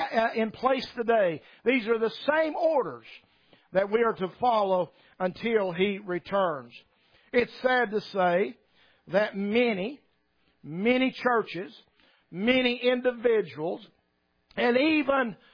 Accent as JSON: {"language": "English", "region": "the South", "country": "United States", "said": "A lot of people recognize my accent, that I'm not from around here. Because I'm from the South and I'm a Baptist, they associate me with the Southern Baptists. I am Southern and I am Baptist"}